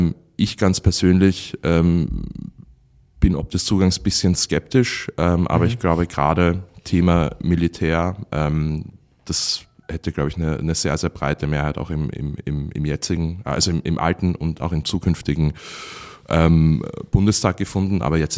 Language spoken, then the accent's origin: German; Austria; born there; vielleicht darf ich als gebürtiger Österreicher jetzt noch einen Wunsch machen